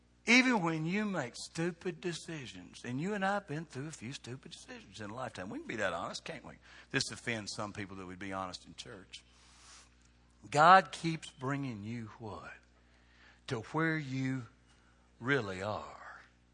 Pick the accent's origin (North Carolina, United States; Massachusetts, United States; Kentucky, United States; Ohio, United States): Kentucky, United States; Bowling Green; We said, we're from Bowling Green, Kentucky.